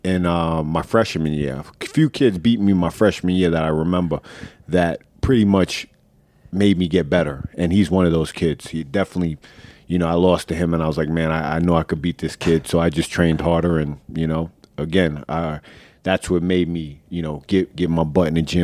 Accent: Oceanside, New York, United States; also born or lived in Freeport; and then we moved to Freeport. I grew up in Oceanside when I was young.

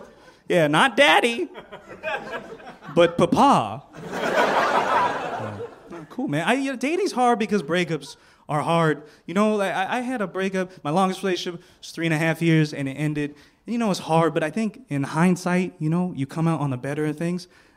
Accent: Iowa, United States; There was actually a story out of my hometown recently where a group of neo-Nazis, for real, hung up a sign over the highway that said the Holocaust wasn't real. It's like, Iowa has gone too far right.

